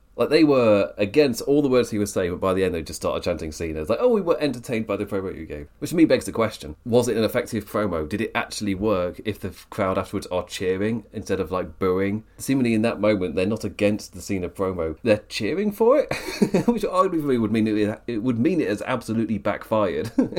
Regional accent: United Kingdom; And as a British person, I feel incredibly offended. You're silencing my culture.

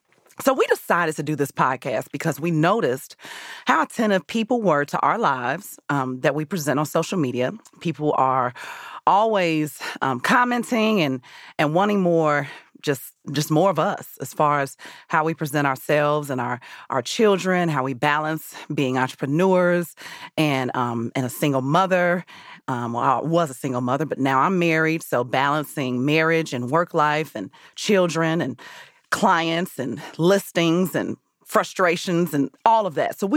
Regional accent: Gary, Indiana, United States; also born or lived in Chicago / Minneapolis; I'm originally from Chicago. I'm going to say the Midwest because I was raised in three places. Born in Chicago, raised in Gary, Indiana, and I went to high school in Minneapolis, so I claim all three.

